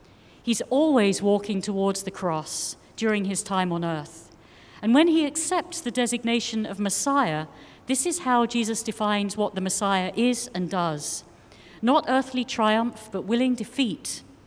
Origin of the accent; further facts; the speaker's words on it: England, United Kingdom; The farming family I grew up in England taught me something for which I am to this day grateful.